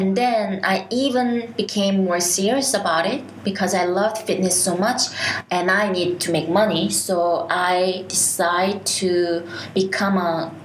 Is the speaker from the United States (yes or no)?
no; South Korea; English is a second language; All I say was like, hi, how are you? … I'm from Korea.